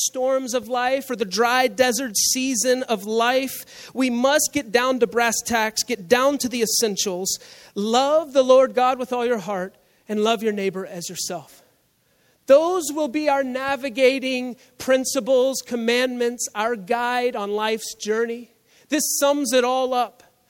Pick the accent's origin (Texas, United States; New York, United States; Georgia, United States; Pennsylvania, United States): Georgia, United States; Atlanta; I'm from Atlanta. I grew up in Atlanta, famous for two things, the Braves and traffic.